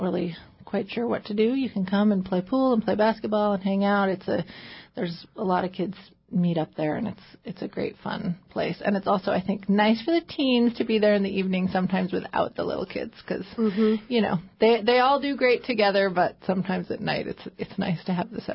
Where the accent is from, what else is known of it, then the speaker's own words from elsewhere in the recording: Gustavus, Alaska, United States; I grew up in Gustavus, so that was the only camp that I went to.